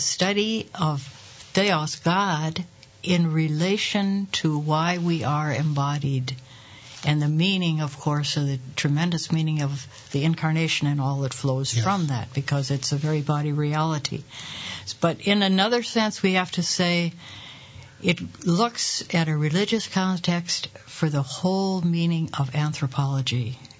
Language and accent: English; Minnesota, United States; Actually, I was born in Minnesota